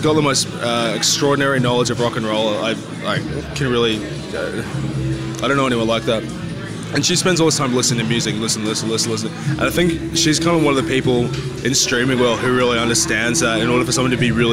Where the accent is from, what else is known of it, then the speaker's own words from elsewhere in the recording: Sydney, New South Wales, Australia; I'm from the inner west of Sydney. So, it's like the really gentrified part of Sydney now.